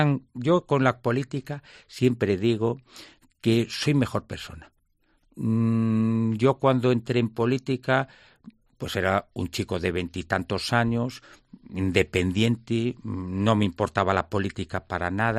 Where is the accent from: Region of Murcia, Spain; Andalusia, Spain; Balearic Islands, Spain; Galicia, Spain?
Galicia, Spain; Crecente; born there; Yo nací en Creciente, quiero a mi pueblo y le deseo lo mejor.